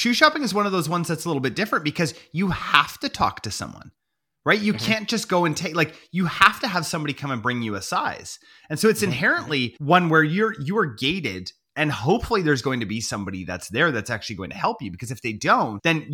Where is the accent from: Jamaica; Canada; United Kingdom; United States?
Canada; I think that's the right thing to do as a Canadian too, who's not, you know, America's just a different place. And I think like as a Canadian, I'm like, yes, 100%.